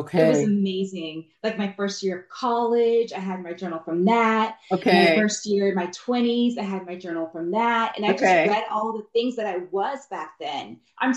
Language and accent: English; Albany, Georgia, United States; born there; also born or lived in Germany; I was born in Georgia, in Albany